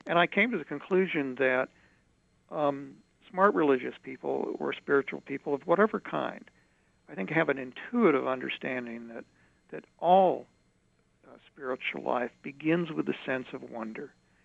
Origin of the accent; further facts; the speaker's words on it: United States; I grew up with tornadoes outside of Kansas City. I know that fear.